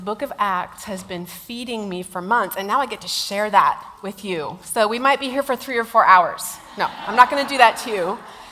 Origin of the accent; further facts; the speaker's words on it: Minnesota, United States; I'm from the Midwest. I'm from a not-so-ordinary place that I still call home or my second home or whatever. I have two homes. It's Minnesota, which is known for nice people, but extreme weather.